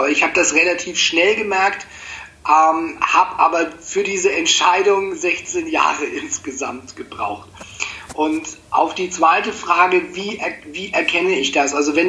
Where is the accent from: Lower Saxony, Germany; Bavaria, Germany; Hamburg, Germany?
Bavaria, Germany; Nuremberg; ich bin 38, ich komme aus Nürnberg, ich bin gelernter Dachdeckermeister